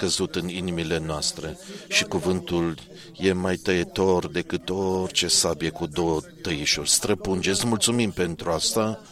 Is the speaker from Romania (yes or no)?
no; Haiti; din Haiti.